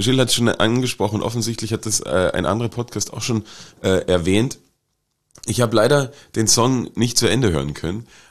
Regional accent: Wittenberg, Saxony-Anhalt, Germany; Ich muss es aber eigentlich nur deswegen empfehlen, weil meine Heimatstadt drin vorkommt.

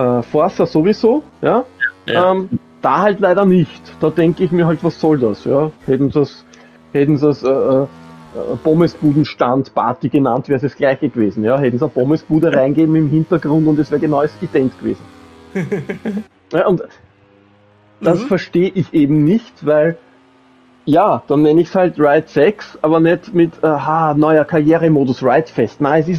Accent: Austria; Stört mich als Österreicher nicht, ja.

